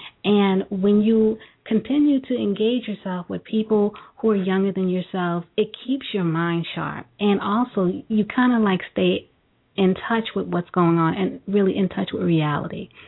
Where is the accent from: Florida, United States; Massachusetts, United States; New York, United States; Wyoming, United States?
New York, United States; Brooklyn; also born or lived in Delaware; Yes, and I'm originally from Brooklyn as well.